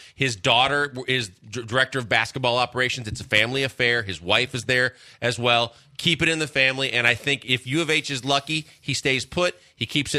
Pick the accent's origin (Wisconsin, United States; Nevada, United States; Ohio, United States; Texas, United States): Wisconsin, United States; Milwaukee; he turned down Marquette in my hometown, and I knew how crushed the people in Milwaukee were